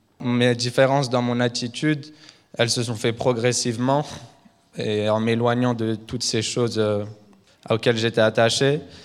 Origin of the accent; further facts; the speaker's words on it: France; alors que je suis français